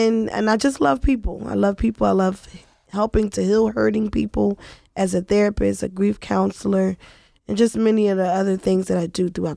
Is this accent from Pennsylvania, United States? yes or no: yes; Philadelphia, Pennsylvania, United States; I hail from Nicetown, Germantown, and Cayuga location.